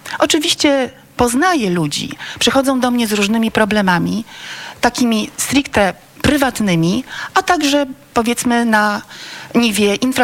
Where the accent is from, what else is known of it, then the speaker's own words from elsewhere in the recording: Stanisławów, Masovian Voivodeship, Poland; bo ja na przykład jestem rodowitą stanisławowianką. Tu się urodziłam, wychowałam